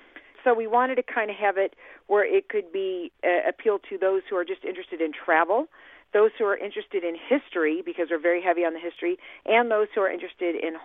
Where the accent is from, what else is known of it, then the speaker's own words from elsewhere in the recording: Ohio, United States; I think I'm a little bit biased because I am from Ohio. I'm from the North Coast, as they call it here.